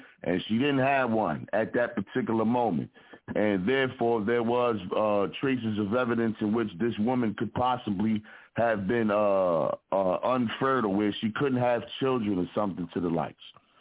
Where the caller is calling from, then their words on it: Philadelphia, Pennsylvania, United States; Represent from the Broad Street Bully side of Philadelphia.